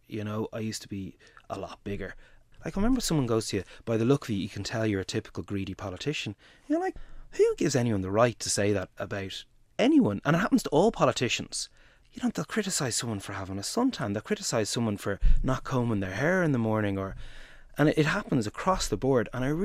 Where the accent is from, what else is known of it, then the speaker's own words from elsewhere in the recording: Ballantyre, Ireland; But where I grew up doesn't define my politics. I didn't join Fine Gael because I'm from Ballantyre.